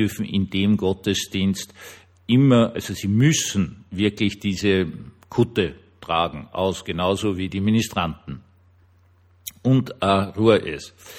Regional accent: Vienna, Austria; die Familien sind auch viel größer, als ich jetzt als Wiener gewohnt bin.

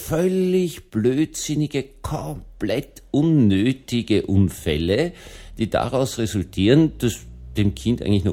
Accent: Vienna, Austria; ich bin in Wien im Wahnsinnsverkehr aufgewachsen.

